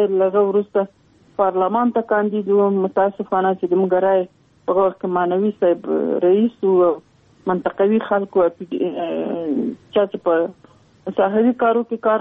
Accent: Sarkhab, Logar, Afghanistan; زه خپل اسان د لوګر یم، بیا محمد اغې ولسوالۍ دی، بیا کلی د سرخاو.

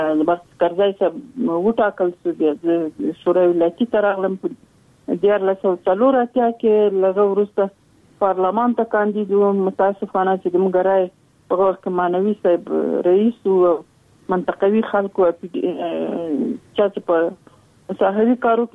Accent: Logar, Afghanistan; د لوګر ولایت یم د محمد اغي ولسوالي او د سرخاو د کلی

